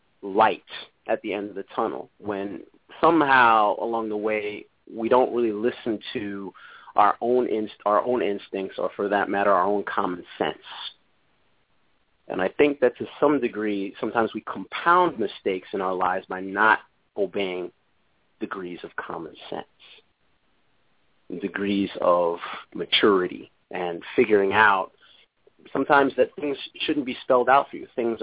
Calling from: Connecticut, United States; I'm calling from Connecticut.

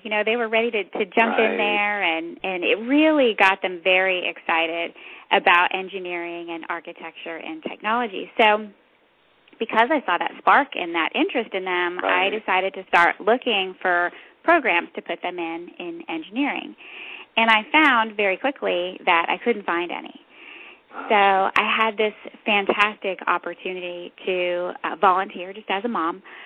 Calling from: Fredericksburg, Virginia, United States; We are in Fredericksburg, Virginia.

